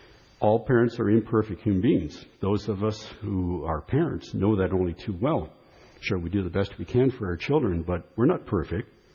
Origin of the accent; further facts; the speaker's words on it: Canada; That's a right as a Canadian.